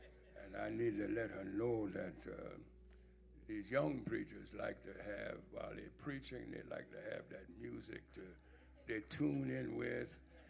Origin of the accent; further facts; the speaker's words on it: Louisiana, United States; I'm from Louisiana, but I've been up here for some time.